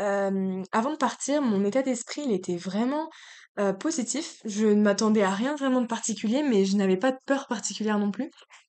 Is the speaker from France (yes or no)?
yes; France; je suis française et j'ai fait toute ma scolarité en France